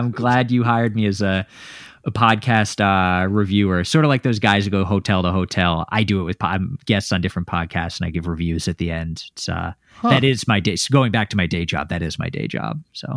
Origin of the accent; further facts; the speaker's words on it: Florida, United States; also born or lived in China / Taiwan; I am. I'm from Florida. I used to live in East Asia, principally China and Taiwan